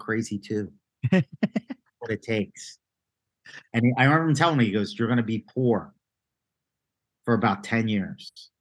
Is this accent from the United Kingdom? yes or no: no; Philadelphia, Pennsylvania, United States; I'm like, I'm a kid from Philly on vacation.